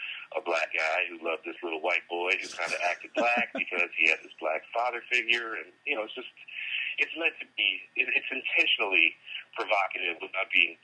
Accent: Evanston, Illinois, United States; also born or lived in Chicago; when I was growing up in Chicago and Evanston, you know, first getting into theater

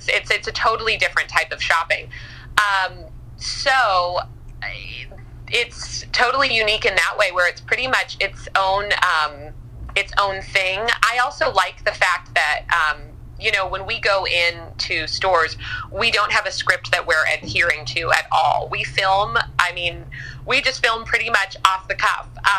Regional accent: New York, United States; I think as a New Yorker, we're kind of quick to be like, oh, you know, everyone's selfish

